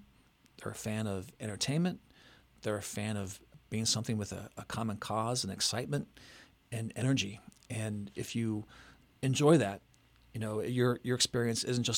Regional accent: Wooster, Ohio, United States; Just sparklers on the lawn of my aunt and uncle in my hometown of Worcester, Ohio.

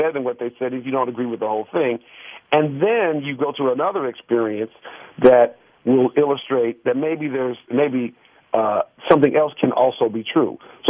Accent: Detroit, Michigan, United States; I grew up in Detroit at a time of great racial tumult.

